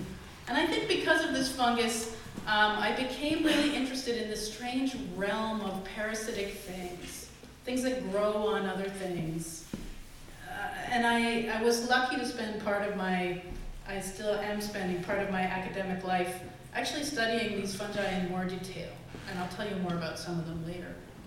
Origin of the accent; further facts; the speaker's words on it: Canada; And when I was a kid, I grew up in Canada